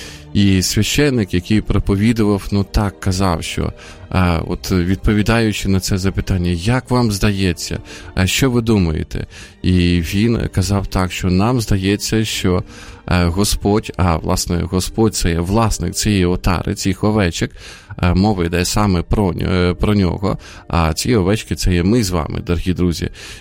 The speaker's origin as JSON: {"language": "Ukrainian", "town": "Izium", "region": "Kharkiv Oblast", "country": "Ukraine", "tie": "born or raised there", "said": "ми приїхали разом з нашою молоддю, з мого рідного міста Ісум, приїхали на Дні молоді в Житомир."}